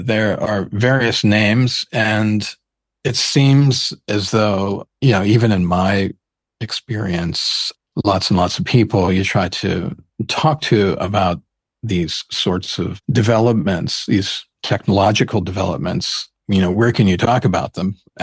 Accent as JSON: {"language": "English", "country": "United States", "moved": "yes", "said": "Originally, I'm from the U.S. You can probably tell by my accent, but I've been living outside of the United States for the past few decades."}